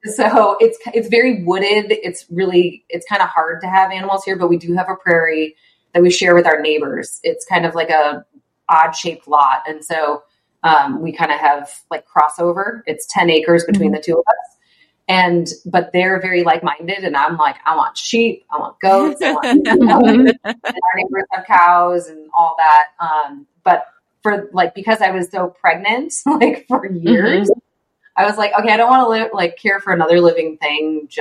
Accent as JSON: {"language": "English", "town": "Chicago", "region": "Illinois", "country": "United States", "said": "So, I am originally from Chicago. So is my husband."}